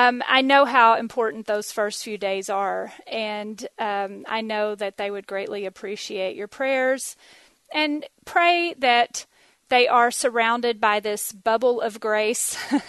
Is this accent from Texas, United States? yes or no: yes; Texas, United States; I grew up in Texas, and I promise you this, you may think it's funny or weird, but I kind of thought Texas was the whole world because that's how they raise kids in Texas.